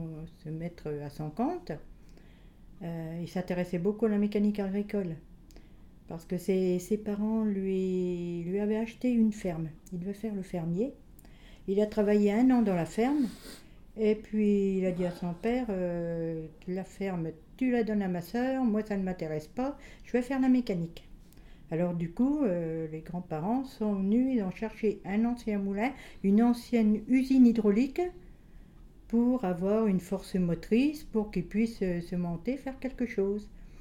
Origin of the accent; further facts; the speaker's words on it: Polizot, France; Je suis née à Polizot en 1937, ici, dans cette maison. J'ai toujours habité ici, j'ai jamais changé de place.